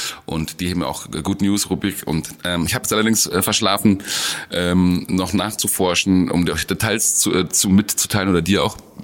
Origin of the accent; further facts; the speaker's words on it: Munich, Bavaria, Germany; Also, okay, ich bin Münchner.